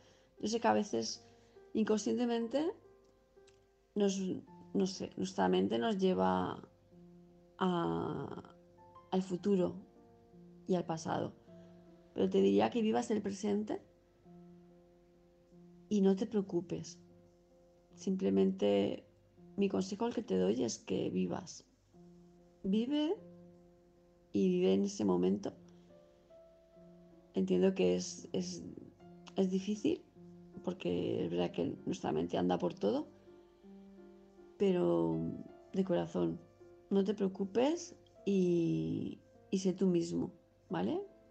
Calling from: Palma de Mallorca, Balearic Islands, Spain; de Palma de Mallorca

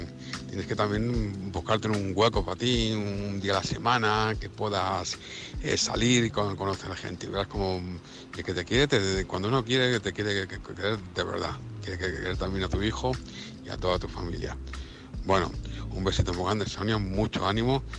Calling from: Madrid, Community of Madrid, Spain; de Madrid.

